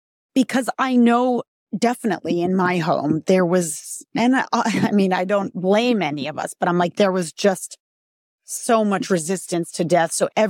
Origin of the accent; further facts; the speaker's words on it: Massachusetts, United States; And I'm from Massachusetts. It's like, we're fighters.